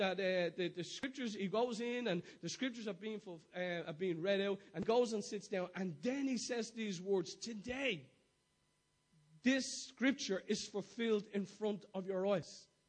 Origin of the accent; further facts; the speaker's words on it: Dublin, Leinster, Ireland; in my hometown. I'd like it to be in Dolphin's Barn, in the flats, where all the visions and dreams that God has given me